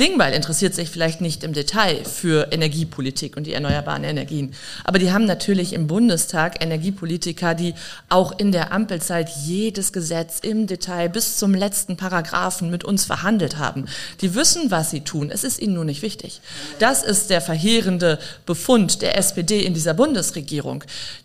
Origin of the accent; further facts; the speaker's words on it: Rhineland, Germany; ich bin Rheinländerin, das ist eh so in meiner Natur eher drin, fröhlich sein zu wollen